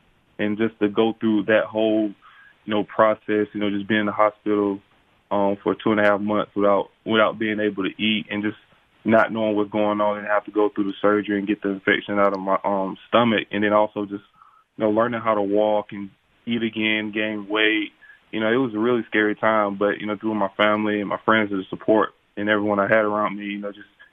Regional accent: Calhoun Falls, South Carolina, United States; So whenever someone asks me where I'm from, you know, 99% of the time, no one really knows. So, you know, I have to really, you know, do a good job of explaining that. But, you know, like I said, small town, one red light

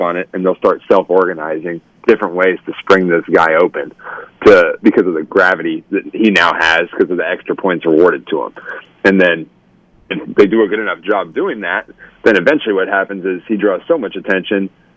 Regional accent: Waiheke Island, Auckland, New Zealand; I grew up taking a ferry to school. I grew up on Waiheke Island in New Zealand, and I'd take a ferry to school every day.

